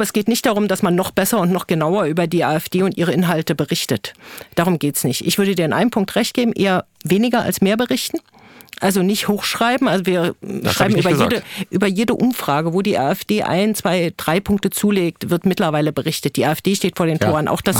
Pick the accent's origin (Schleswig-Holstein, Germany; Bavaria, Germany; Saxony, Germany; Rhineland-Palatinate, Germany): Saxony, Germany; Ich bin übrigens in Sachsen 3 Jahre auch aufgewachsen und wir haben dort ein Haus in einem Landkreis, wo die AfD mit Abstand stärkste Partei geworden ist.